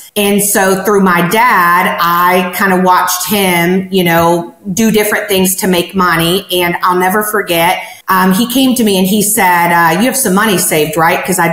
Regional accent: Missouri, United States; remember, I was raised in the Midwest, so it's rural Missouri, and it's not like a typical master plan community.

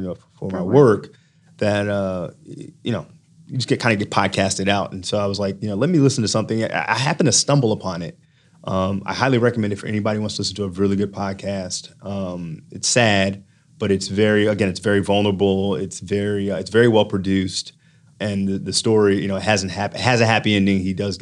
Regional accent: Philadelphia, Pennsylvania, United States; I've always been very social justice oriented, born and raised in South Philadelphia.

